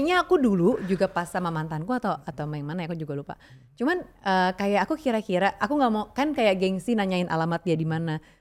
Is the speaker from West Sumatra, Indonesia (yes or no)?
no; Bekasi, West Java, Indonesia; Aku dari Bekasi, ini dari Jakbar, ketemunya di Jakpus